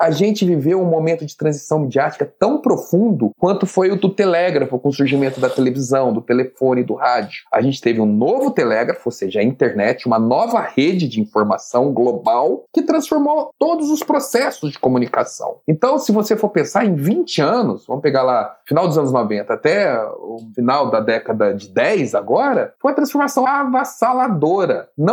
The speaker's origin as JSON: {"language": "Portuguese", "region": "Minas Gerais", "country": "Brazil", "moved": "yes", "lives_now": "Rio de Janeiro, Brazil", "said": "Eu vim pro Rio de Janeiro, sou lá do sul de Minas, e vim pro Rio de Janeiro com aquele sonho de quem cresceu assistindo novela, né?"}